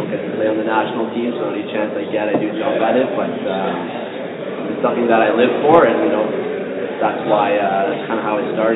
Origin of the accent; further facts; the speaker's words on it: Canada; born there; Yeah, I was born in Canada.